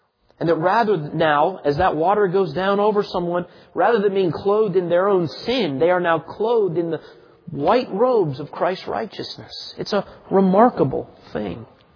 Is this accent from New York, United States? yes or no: no; Indianapolis, Indiana, United States; I grew up in Indianapolis, and when I was in my late teens, early 20s, the Billy Graham Crusade came to town.